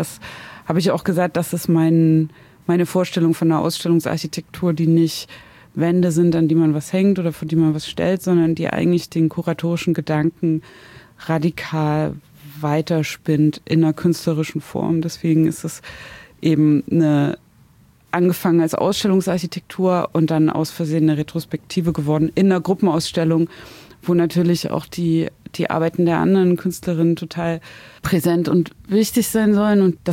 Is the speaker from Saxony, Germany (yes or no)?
yes; Zwickau, Saxony, Germany; born there; ich bin ja 84 in Zwickau geboren, gerade noch so DDR. Als 89 die Mauer gefallen ist, war ich 5.